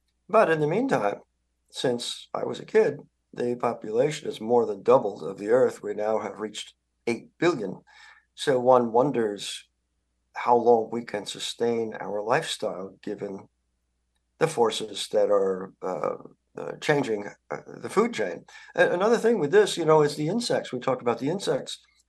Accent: New York, United States; When I was a kid growing up in New York, there were no limits to anything.

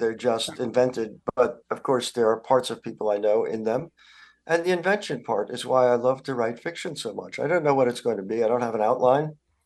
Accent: New York, United States; When I was a kid growing up in New York, there were no limits to anything.

